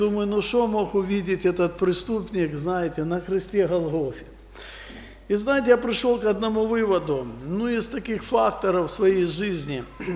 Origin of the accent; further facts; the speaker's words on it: Donbas, Ukraine; Я тоже приехал с Донбасса, я там и живу. Я выехал через Россию